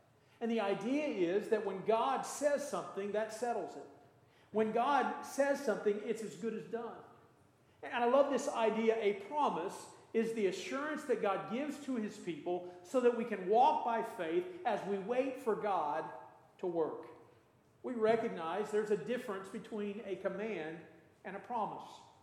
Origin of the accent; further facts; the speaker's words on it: Marion, Illinois, United States; died in my hometown of Marion, Illinois.